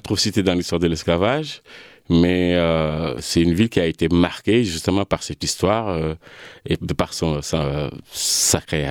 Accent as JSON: {"language": "French", "country": "Senegal", "also_born_or_lived": "Montpellier", "moved": "as an adult", "said": "Il faut dire que je suis parti du Sénégal..."}